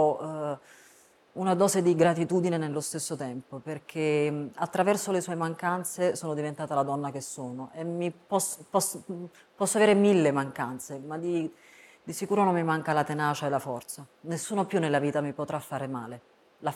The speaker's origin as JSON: {"language": "Italian", "town": "Naples", "region": "Campania", "country": "Italy", "tie": "born there", "said": "In realtà io sono nata in un ospedale di Posillipo, non a Posillipo, che è il quartiere alto di Napoli."}